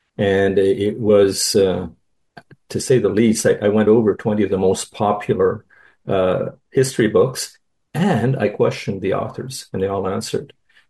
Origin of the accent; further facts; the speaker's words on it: Quebec City, Quebec, Canada; So, yeah, I'm from Quebec City. I have an MBA that I got from McGill.